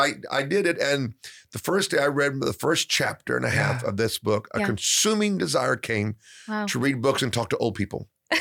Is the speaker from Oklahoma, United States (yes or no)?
yes; Tulsa, Oklahoma, United States; But I grew up in Tulsa. I lived there during the Great Revival.